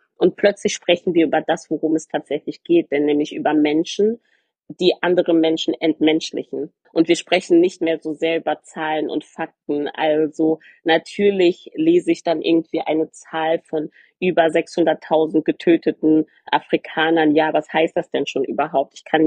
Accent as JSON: {"language": "German", "town": "Frankfurt", "region": "Hesse", "country": "Germany", "said": "Ich komme aus Frankfurt"}